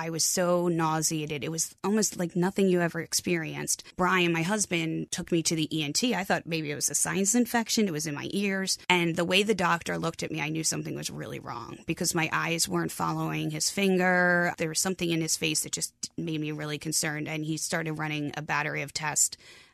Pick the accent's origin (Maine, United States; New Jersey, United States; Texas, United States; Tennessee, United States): New Jersey, United States; now in King of Prussia, United States; He's from Scranton, Pennsylvania, and I'm from New Jersey. So King of Prussia seemed to be the logical meeting place for us